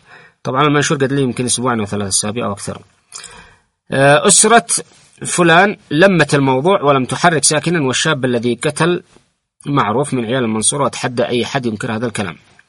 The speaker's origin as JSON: {"language": "Arabic", "country": "Yemen", "said": "الآن عندنا في اليمن، في الخوخة، في المخا، في عدن، في كل المناطق."}